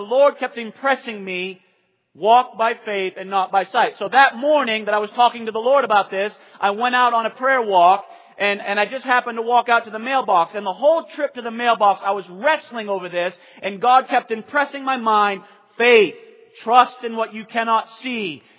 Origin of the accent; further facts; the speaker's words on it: Maine, United States; I mean, I'm from the old school. I'm from Southern Maine, okay?